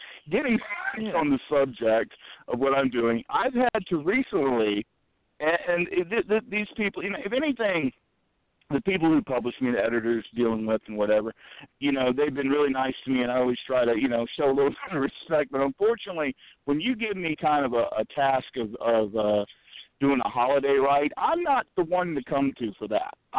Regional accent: United States; You know, I'm an American. We're known for saying dumb things.

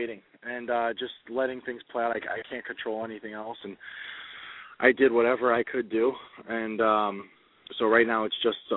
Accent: Connecticut, United States; I'm from Connecticut, but my grandmother lives in New Jersey

